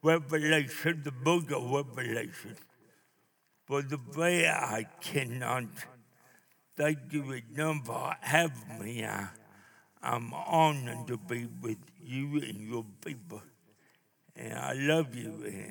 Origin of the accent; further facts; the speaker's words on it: Nashville, Tennessee, United States; I'm from Nashville, Tennessee. It was 8 degrees cold when I left yesterday.